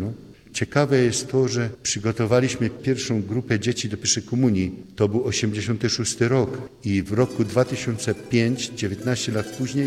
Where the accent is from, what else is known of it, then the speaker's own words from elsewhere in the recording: Katowice, Silesian Voivodeship, Poland; moved away as an adult; now in Bolivia; On z Chorzowa, ja z Katowic.